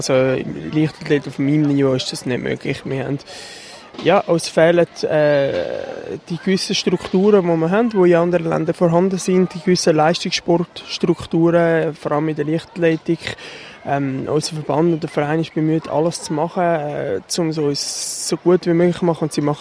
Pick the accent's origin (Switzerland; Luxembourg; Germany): Switzerland; Zurich; Und ich sehe jetzt das nicht als Zürcher Heimspiel für mich, sondern ich sehe das als Schweizer Heimspiel